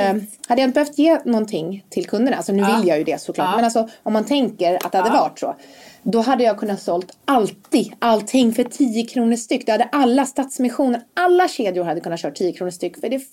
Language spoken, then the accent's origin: Swedish; Stockholm, Stockholm County, Sweden; Jag är uppvuxen i Östberga precis här bredvid.